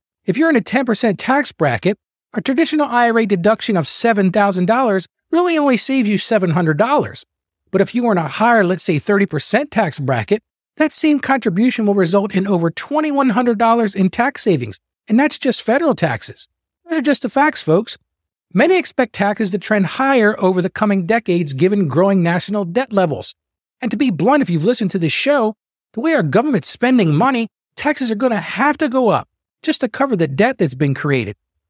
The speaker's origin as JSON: {"language": "English", "region": "Delaware", "country": "United States", "said": "I had the occasion of meeting him several times here in my home state of Delaware."}